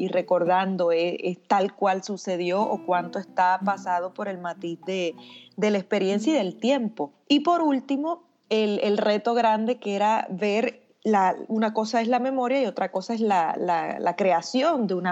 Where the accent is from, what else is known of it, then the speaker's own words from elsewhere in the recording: Puerto Rico; tu propia memoria y tu propia identidad como puertorriqueño, como persona, como ciudadano del mundo.